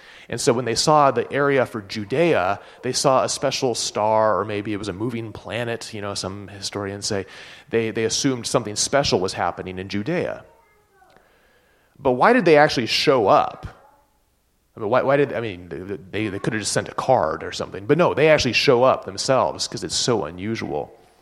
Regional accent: California, United States; I come from Southern California. I made it out alive. And I moved here in 2001, but I lived in Southern California for a lot of years.

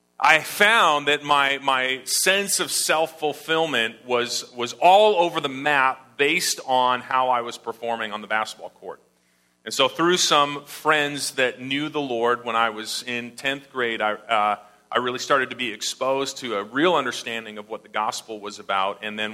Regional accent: Canada; I'm Canadian. I went to the University of British Columbia in Vancouver.

